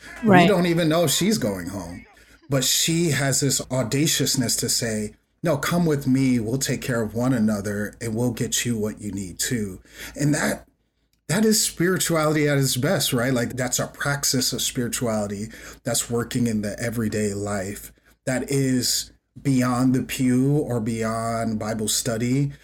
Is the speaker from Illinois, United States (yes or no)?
yes; Chicago, Illinois, United States; I grew up in Chicago and didn't have any, so...